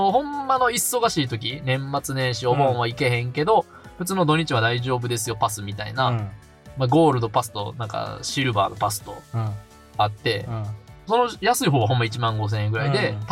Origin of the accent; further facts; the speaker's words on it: Himeji, Hyogo, Japan; 姫路セントラルパークね、僕らの生まれ育った町で一番でかい遊園地か、